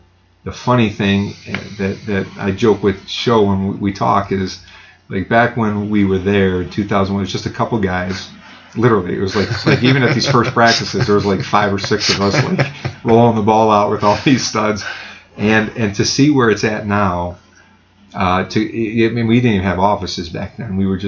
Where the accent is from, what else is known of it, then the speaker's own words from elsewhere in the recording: Lakewood, Ohio, United States; I'm a kid from Lakewood, Ohio